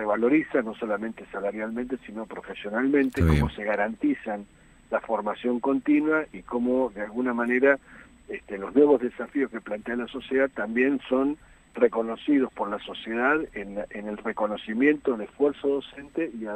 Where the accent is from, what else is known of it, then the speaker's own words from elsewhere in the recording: Argentina; la política exprese las demandas que tenemos todos como argentinos